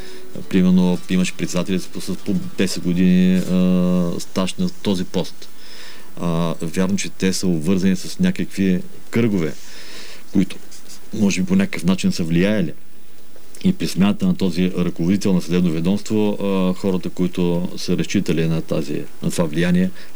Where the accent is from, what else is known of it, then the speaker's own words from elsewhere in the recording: Sliven, Sliven Province, Bulgaria; Да, защото съм от Сливен.